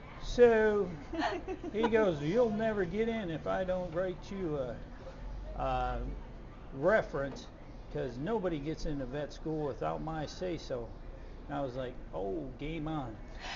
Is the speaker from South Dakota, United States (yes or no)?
yes; South Dakota, United States; I'm from South Dakota.